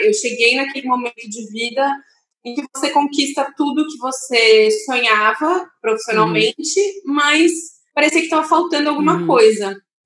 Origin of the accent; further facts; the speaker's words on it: São Paulo, Brazil; Então, eu sou de São Paulo